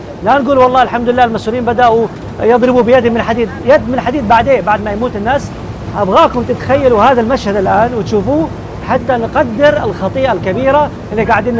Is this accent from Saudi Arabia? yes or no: yes; Saudi Arabia; يعني على مستوى المدن عندنا في السعودية حصلت هذه المشكلات